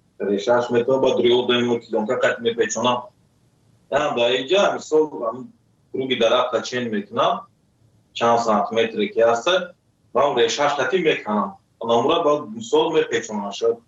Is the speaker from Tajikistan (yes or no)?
yes; Tajikistan; moved away as an adult; now in South Korea; سال 2015 از تاجیکستان آمدم.